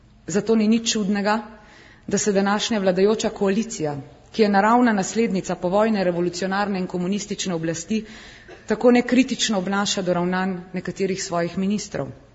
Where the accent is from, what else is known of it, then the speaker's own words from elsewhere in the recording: Littoral, Slovenia; Sama prihajam iz Primorske